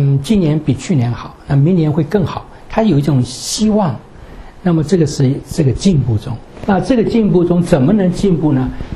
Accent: China; 我们中国人有一句话说

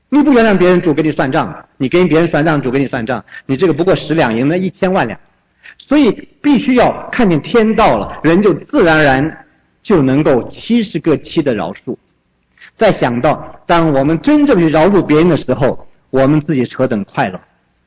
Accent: Northeast China, China; 我是东北人的，所以从小就9.18.9就印象深刻

